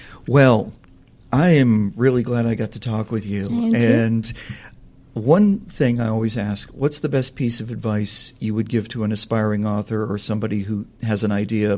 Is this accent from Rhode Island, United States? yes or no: no; Vermont, United States; And yes, being from Vermont and being here for about 20-some-odd years, it's kind of like we're still newcomers, I think.